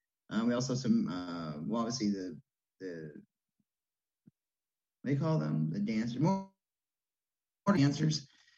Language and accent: English; Maine, United States; I'm from Maine. I'm a flannel girl. It's okay. We like flannel.